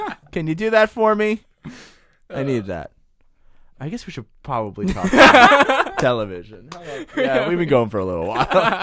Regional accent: New York, United States; I grew up on Long Island.

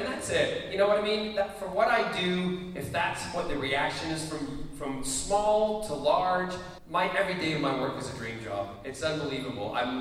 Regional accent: Glasgow, Scotland, United Kingdom; I grew up in Scotland, and when we lived in Glasgow

